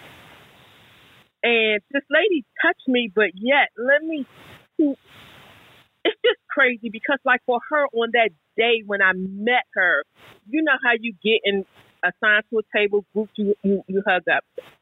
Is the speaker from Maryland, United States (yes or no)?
yes; Fort Washington, Maryland, United States; I am from Fort Washington, Maryland